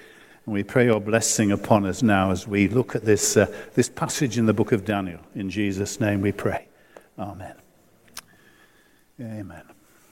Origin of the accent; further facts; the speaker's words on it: Yorkshire and the Humber, United Kingdom; I'm a Yorkshireman